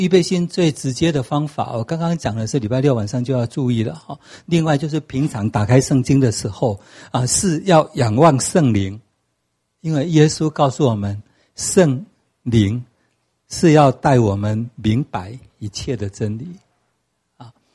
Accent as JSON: {"language": "Chinese", "town": "Tianwei", "region": "Changhua County", "country": "Taiwan", "tie": "born or raised there", "said": "这是我们田尾乡都没有教会"}